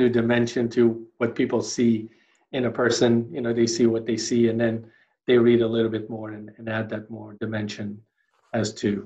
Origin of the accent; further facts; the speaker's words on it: Damascus, Damascus Governorate, Syria; So growing up in Damascus, Syria, we went to a public school